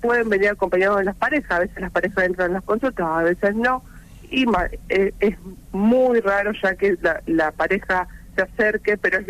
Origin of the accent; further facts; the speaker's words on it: Rosario, Santa Fe, Argentina; Bueno, nosotros somos de Rosario, ¿no?